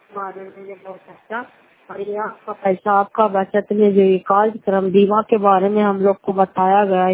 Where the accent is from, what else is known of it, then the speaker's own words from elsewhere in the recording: Bihar, India; घर पते को पंचायत मकलौता, जिला नालंदा, किराए पर सर ब्लॉक की निवासी हूँ